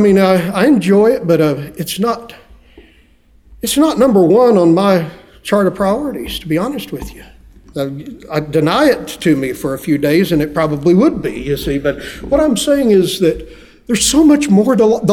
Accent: Texas, United States; I said, I'm from Texas.

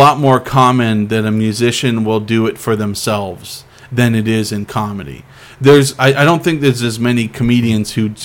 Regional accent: Clovis, United States; I told him part of the bit about growing up in Clovis

